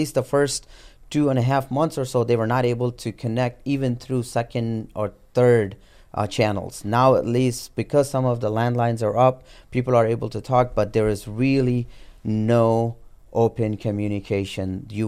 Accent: India; I want to let you know, I grew up in India.

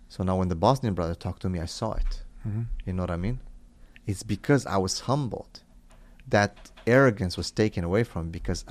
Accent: Romania; English is a second language; because that's how we were raised in Romania.

